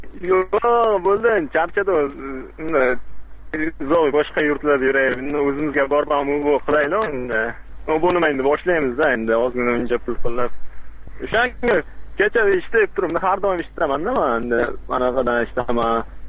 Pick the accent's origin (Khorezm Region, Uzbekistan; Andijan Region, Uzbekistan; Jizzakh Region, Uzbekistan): Andijan Region, Uzbekistan; Andijan; now in Moscow, Russia; Men o'zim Moskvadanman, o'zi aslida Andijondanman.